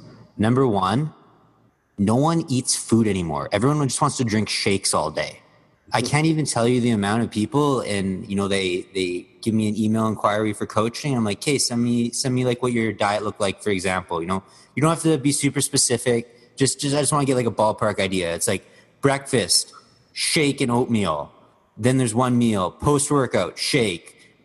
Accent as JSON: {"language": "English", "town": "Edmonton", "region": "Alberta", "country": "Canada", "tie": "born or raised there", "said": "I grew up in Edmonton, and I started working out when I was 13."}